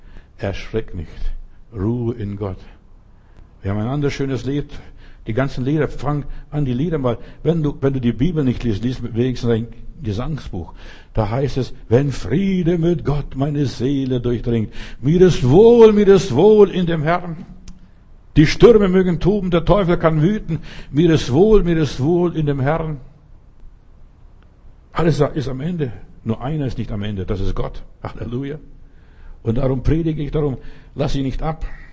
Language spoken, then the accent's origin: German; Bavaria, Germany; ich bin in Bayern groß geworden oder lebte viele Jahre in Bayern.